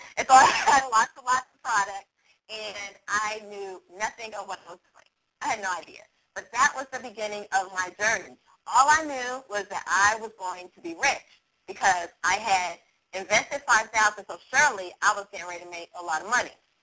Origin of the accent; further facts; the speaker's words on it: Germany; I grew up in Germany.